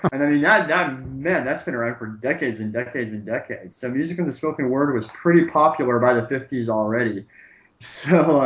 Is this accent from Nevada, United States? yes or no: no; Woods Cross, Utah, United States; I grew up in Woods Cross.